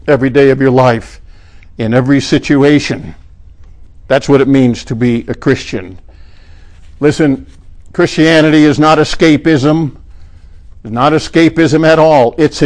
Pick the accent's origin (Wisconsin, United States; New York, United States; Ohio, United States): New York, United States; I grew up in New York, but I've been around country people enough, so I know what a yoke is.